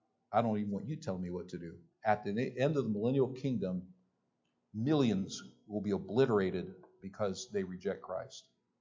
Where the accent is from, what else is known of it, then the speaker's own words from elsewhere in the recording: United States; As American, I don't want an increase to my government.